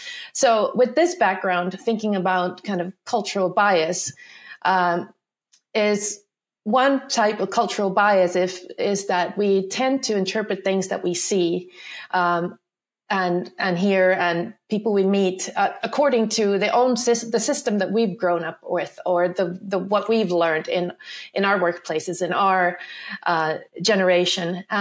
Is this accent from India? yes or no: no; Finland; also born or lived in United States / Sweden / Netherlands; I am from Finland. I'm actually living in Finland at the moment. But maybe also related to today's topic, I have also lived in different countries. I've lived in the US and in Sweden and in the Netherlands.